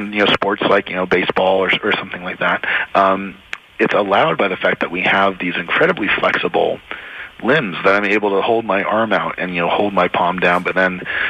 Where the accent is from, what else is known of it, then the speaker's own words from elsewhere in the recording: New Jersey, United States; You know, I live in Utah now, but I grew up in New Jersey, you know, not too far from Philadelphia.